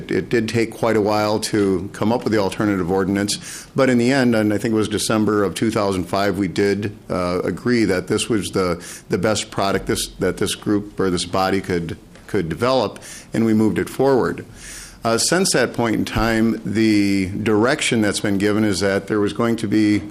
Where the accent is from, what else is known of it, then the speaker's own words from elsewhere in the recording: United States; I'm from Aiken County.